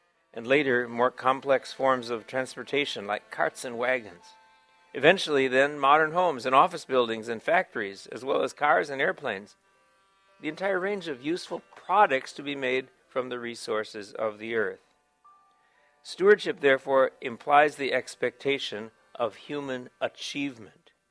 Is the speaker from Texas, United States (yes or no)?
no; Wisconsin, United States; When I was a child growing up in Wisconsin, I enjoyed Louisville Slugger baseball bats